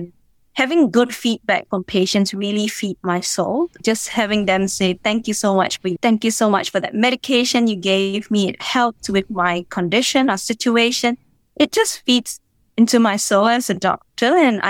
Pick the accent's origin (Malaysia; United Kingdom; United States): Malaysia; Ipoh, Perak; So in my early childhood, I grew up in Ipoh, which was a town. I wouldn't say it's a small town, but it's a town.